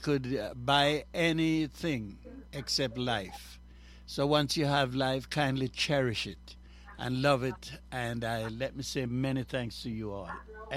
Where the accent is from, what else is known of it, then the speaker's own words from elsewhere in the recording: Jamaica; In the years growing up in Jamaica, we had all the opportunity to record, and you realize there's nothing coming back.